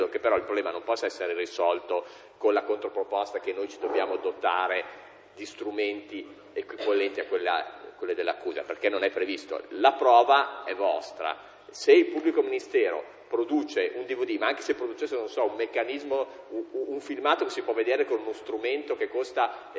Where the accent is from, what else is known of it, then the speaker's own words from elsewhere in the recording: Emilia-Romagna, Italy; io non sono neanche milanese, sono emiliano